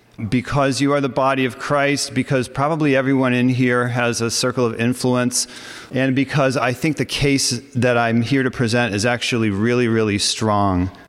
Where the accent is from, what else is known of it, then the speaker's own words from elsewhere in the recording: New York, United States; I am from New York, and I really am so blessed to have this chance to be here